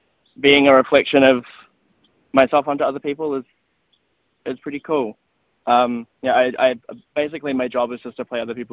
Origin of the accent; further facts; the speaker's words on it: Napier, Hawke's Bay, New Zealand; I grew up in the Hawke's Bay in Napier, and I don't go back there very often just because I feel like I left for a reason